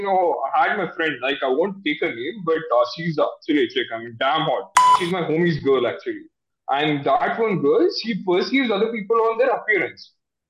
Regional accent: Hassan, Karnataka, India; I'm from Hassan actually.

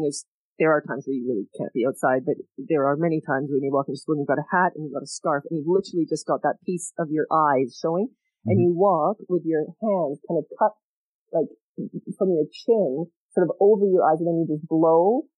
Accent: Winnipeg, Manitoba, Canada; they actually ended up moving in February and, a bit of a shock to the system to say the least. But they ended up staying and we grew up in Winnipeg.

